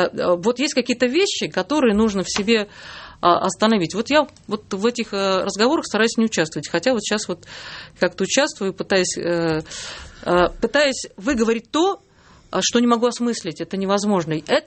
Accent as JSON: {"language": "Russian", "country": "Latvia", "tie": "born or raised there", "lives_now": "Russia", "said": "Я человек, который родилась и выросла в Латвии и была всегда изгоем русским."}